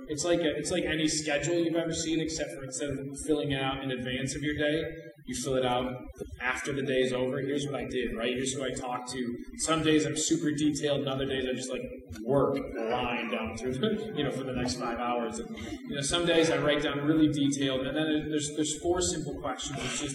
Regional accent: Illinois, United States; My grandfather, I grew up in Illinois. He lived in New Jersey

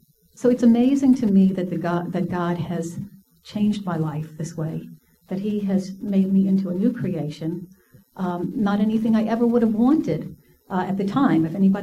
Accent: New Orleans, Louisiana, United States; Well, look, I'm from New Orleans, so the New Orleans saints, you know.

